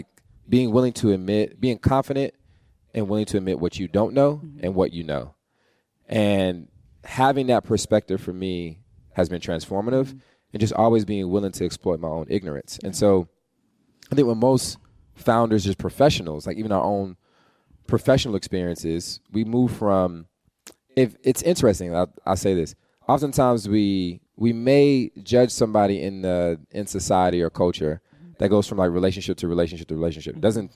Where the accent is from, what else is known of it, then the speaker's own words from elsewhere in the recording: the South, United States; One, black kid growing up in the South, working in politics